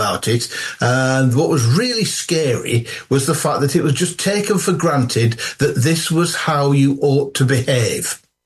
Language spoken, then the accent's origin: English; Yorkshire and the Humber, United Kingdom; accent: Yorkshire; I don't have the right accent. I've still got traces of my Yorkshire accent.